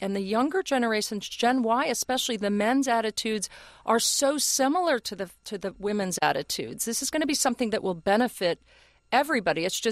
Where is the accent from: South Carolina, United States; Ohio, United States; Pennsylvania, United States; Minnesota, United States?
Ohio, United States; I'm so thrilled to hear that from somebody from my home state of Ohio